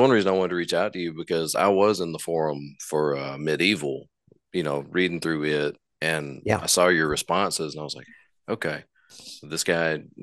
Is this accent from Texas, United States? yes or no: no; Georgia, United States; there's not a lot to do in my hometown. We're a small little pocket just north of Atlanta